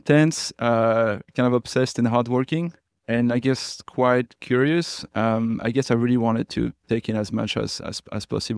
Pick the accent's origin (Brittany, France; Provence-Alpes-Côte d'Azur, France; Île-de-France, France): Île-de-France, France; Paris; English is a second language; also born or lived in Montpellier; I'm from Paris. I was born in the 19th arrondissement. It's like the northeast of Paris. So I did all my studies there. And then when I was around 23, I started my PhD and I moved to Montpellier to do that.